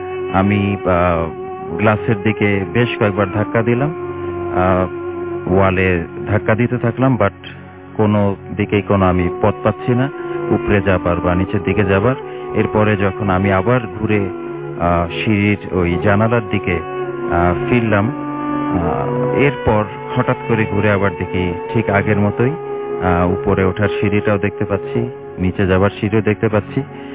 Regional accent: Tejgaon, Dhaka Division, Bangladesh; তেজগাঁ থেকে।

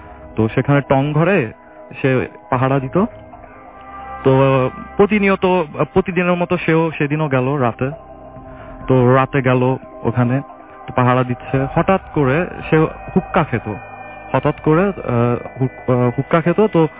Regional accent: Boalmari, Dhaka Division, Bangladesh; now in Dhaka, Bangladesh

